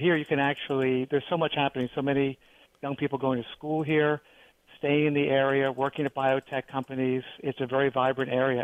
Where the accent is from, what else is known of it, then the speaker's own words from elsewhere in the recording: New York City, New York, United States; now in Raleigh, United States; Well, you know, I came from New York City, in which case I would have been in an apartment for the last 90 days.